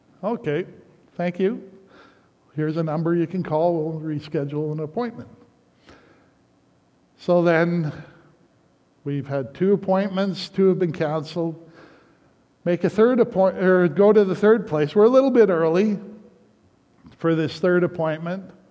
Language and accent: English; Calgary, Alberta, Canada; I grew up in Calgary, so I wasn't completely unfamiliar with big cities